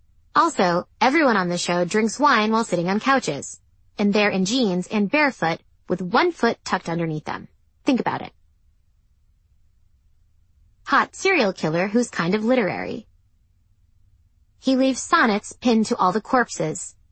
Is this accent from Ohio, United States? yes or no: no; Boston, Massachusetts, United States; the Yankees were playing my hometown Red Sox on TV